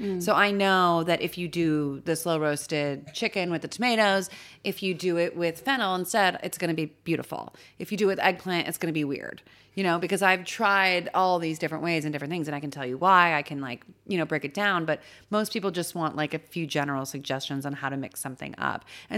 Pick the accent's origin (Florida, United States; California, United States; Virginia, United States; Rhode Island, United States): California, United States; moved away as an adult; now in New York, United States; I grew up in California. I worked in LA. I worked in San Francisco. I was 24. I was like, I'm going to move to New York for 3 months